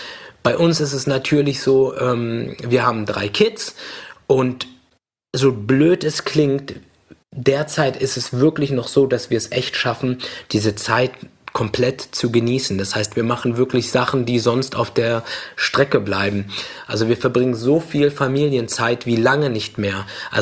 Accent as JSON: {"language": "German", "country": "Tunisia", "said": "wir kommen ursprünglich aus Tunesien, hierher gekommen mit nichts in der Hand"}